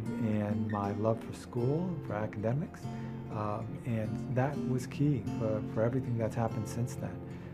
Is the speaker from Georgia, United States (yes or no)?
no; Providence, Rhode Island, United States; I never dreamt when I was growing up in Providence that I'd be mayor.